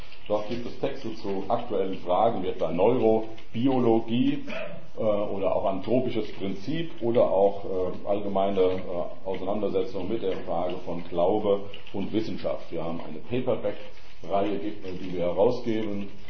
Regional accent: Dillenburg, Hesse, Germany; Ich komme aus Dillenburg, dann ist soweit von Gießen entfernt, die Stadt Wilhelm von Oraniens.

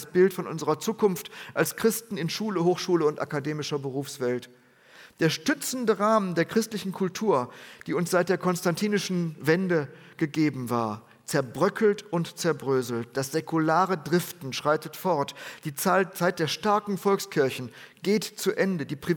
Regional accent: Bielefeld, North Rhine-Westphalia, Germany; Unter anderem in meiner Heimat in Bielefeld-Bethel.

